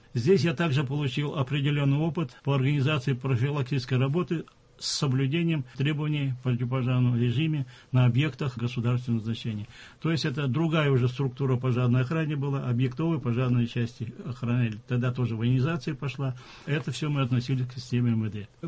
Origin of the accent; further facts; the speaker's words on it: Yelabuga, Tatarstan, Russia; Я вырос в Елабуге.